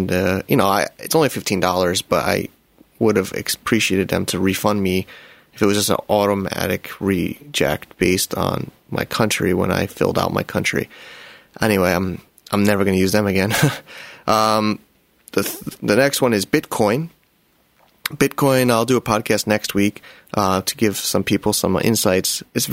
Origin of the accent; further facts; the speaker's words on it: United States; moved away; I am American, I could easily, have a U.S. company, U.S. merchant account, but I live and do business overseas, and my funds are coming in and out of Hong Kong and Asia.